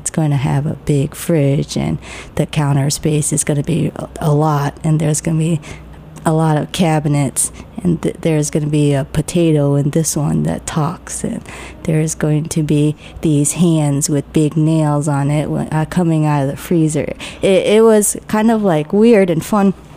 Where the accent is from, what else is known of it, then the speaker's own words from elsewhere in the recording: Vietnam; And then I came from Vietnam.